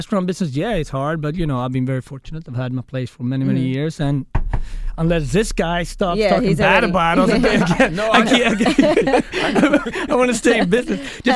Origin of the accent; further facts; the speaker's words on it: Sweden; also born or lived in Ethiopia; I was born in Ethiopia. I grew up in Sweden.